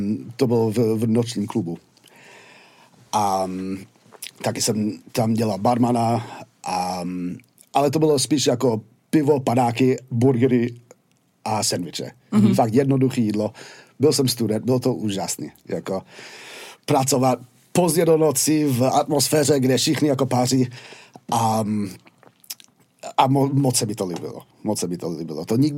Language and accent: Czech; Yonkers, New York, United States; Czech is a second language; Hele, já jsem z New Yorku. Jsem ze města, který se jmenuje Yonkers, což je něco jako z Braslav, bych to řekl. Asi půl hodiny na sever od Manhattanu.